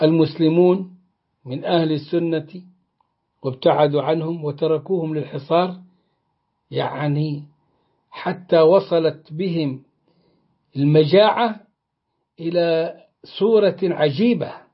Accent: Egypt; زي ما احنا كبصريين نتكلم عن القاهرة نقول ايه رايح فين، رايح مصر

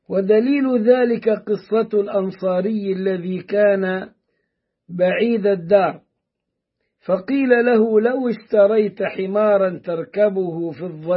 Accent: Upper Egypt, Egypt; إنه إحنا عندنا في الصعيد يقولوا على الحذاء عزكم الله مركوب

